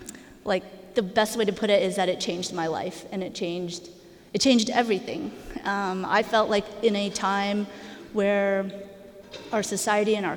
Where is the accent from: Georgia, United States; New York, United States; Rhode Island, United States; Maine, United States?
Georgia, United States; Griffin; So I grew up in Griffin, Georgia. So I grew up in the church, going to the First Baptist Church of Griffin, Georgia.